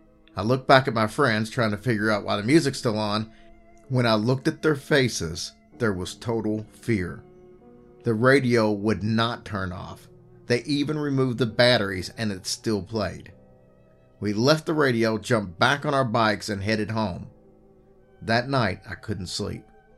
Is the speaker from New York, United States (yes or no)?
no; Albuquerque, New Mexico, United States; I grew up in Albuquerque, New Mexico. I grew up very close to the zoo, with a ditch in the Rio Grande River that ran along the zoo.